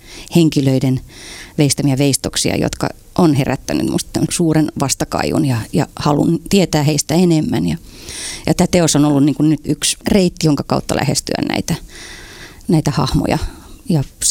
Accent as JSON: {"language": "Finnish", "town": "Turku", "region": "Southwest Finland", "country": "Finland", "tie": "born or raised there", "said": "mähän olen syntyperäinen turkulainen"}